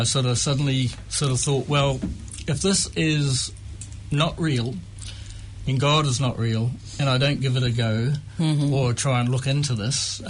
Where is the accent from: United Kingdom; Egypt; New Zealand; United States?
New Zealand; South Island; now in Auckland, New Zealand; No, I'm originally from the South Island.